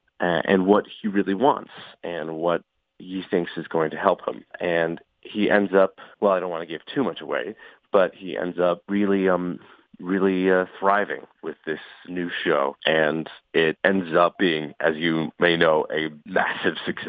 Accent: Dover, Delaware, United States; I was born and raised in Dover, Delaware.

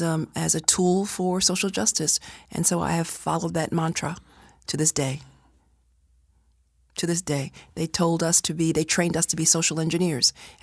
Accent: Brooklyn, New York, United States; I was born in Park Slope, raised in Park Slope. I now live in Clinton Hill, Fort Greene, my former council district.

